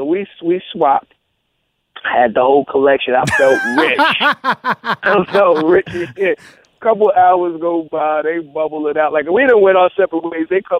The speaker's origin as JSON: {"language": "English", "town": "Brooklyn", "region": "New York", "country": "United States", "tie": "born or raised there", "said": "I'm thinking in my head, you know, because I was I was from Brooklyn, right?"}